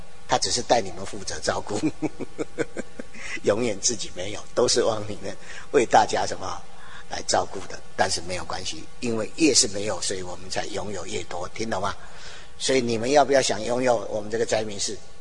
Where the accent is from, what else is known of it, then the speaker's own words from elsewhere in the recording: Taoyuan, Taiwan; 这也是我的故乡，我是桃园人哦。小时候我就来过这里哦，我妈妈带着来的哦。